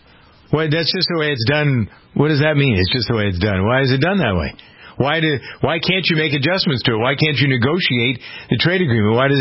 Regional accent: United States; I was never on board. I'm an American.

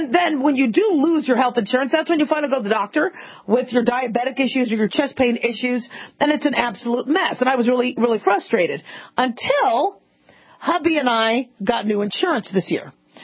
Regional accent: Las Vegas, Nevada, United States; Fisher from Las Vegas, Nevada. Ah, my hometown.

